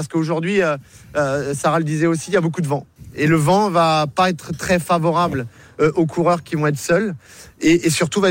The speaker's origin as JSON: {"language": "French", "region": "Pays de la Loire", "country": "France", "said": "Chez nous, en Loire-Atlantique, il n'y a pas une bosse qui fait 15%, 20%, et encore moins en pavé, 22%."}